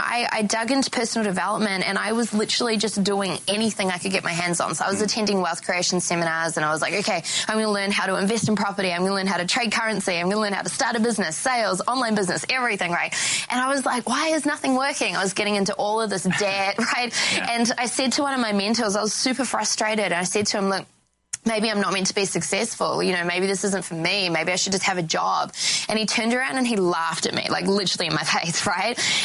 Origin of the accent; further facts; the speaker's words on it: Auckland, New Zealand; And so I grew up in Auckland, New Zealand